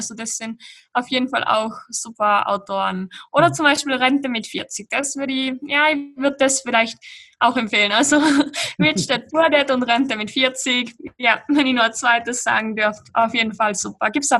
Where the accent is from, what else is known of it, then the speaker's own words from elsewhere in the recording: Tyrol, Austria; Aber bei uns in Tirol ist halt der Wohnraum wirklich sehr teuer.